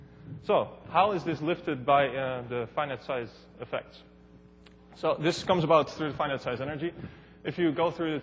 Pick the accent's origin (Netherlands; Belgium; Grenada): Netherlands; Utrecht; I'm from Utrecht, where I'm working on my PhD with Gleb Arutyunov.